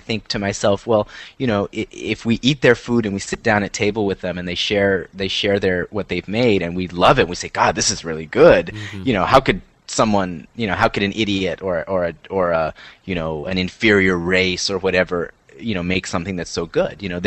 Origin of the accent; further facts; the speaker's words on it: Southwest, United States; You know, we're from the Southwest, so obviously there's a lot of Native American.